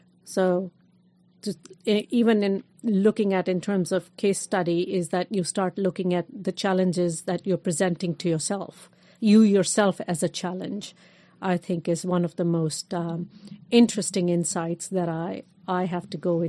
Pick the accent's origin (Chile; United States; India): India; Like, I am coming from India. I am the diaspora.